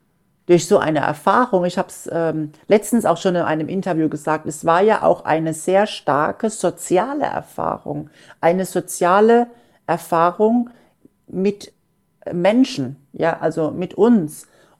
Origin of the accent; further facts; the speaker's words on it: Johannesburg, Gauteng, South Africa; nein, ich komme aus Johannesburg